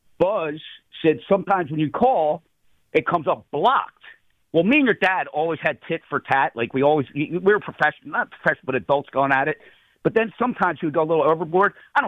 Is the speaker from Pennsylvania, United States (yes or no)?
yes; Philadelphia, Pennsylvania, United States; I'm born and raised in Richmond, Allegheny, Port Richmond, with three brothers in a row home and a single bedroom and two bedroom house.